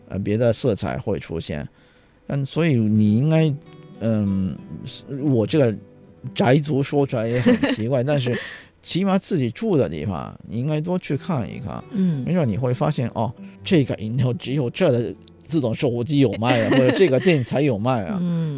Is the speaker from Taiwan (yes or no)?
no; Japan; Chinese is a second language; 就算就我是日本人嘛